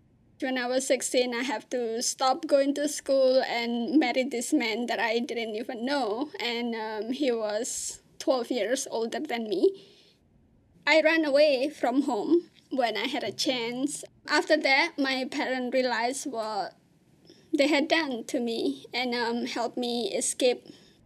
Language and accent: English; Malang, East Java, Indonesia; I was born and raised in Indonesia in a small city in East Java called Malang. My parents, both my mother and my father, are farmers.